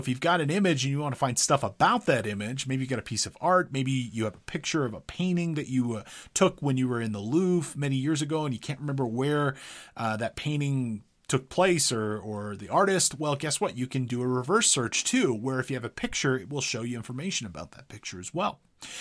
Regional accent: Big Bear Lake, California, United States; images of Big Bear Lake, California, my hometown.

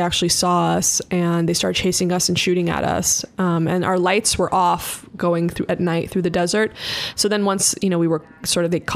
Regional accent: New York, United States; born there; I mean, I was born in New York as an anchor baby in 1979 when the, you know, the revolution happened in Iran.

